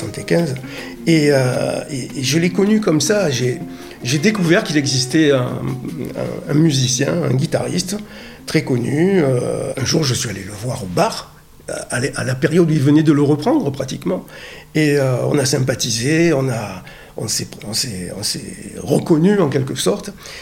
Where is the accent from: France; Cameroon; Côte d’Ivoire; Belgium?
France; Marseille, Provence-Alpes-Côte d'Azur; je suis né à 20 mètres du bar. Moi, je suis du Panier, et de la rue des Repentis, angle rue de l'Évêché, au troisième étage, je suis né là-haut.